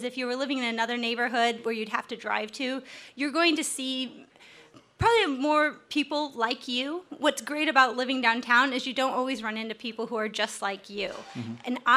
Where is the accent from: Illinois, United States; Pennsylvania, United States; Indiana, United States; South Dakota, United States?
Indiana, United States; I would say when I grew up in Northeast Indiana, we really didn't come to Fort Wayne except for about once a year